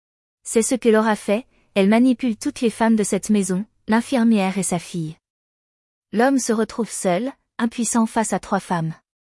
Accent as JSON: {"language": "French", "country": "Lebanon", "said": "En tant que Libanais, surtout dans mon environnement, le cliché de l'homme fort existe toujours."}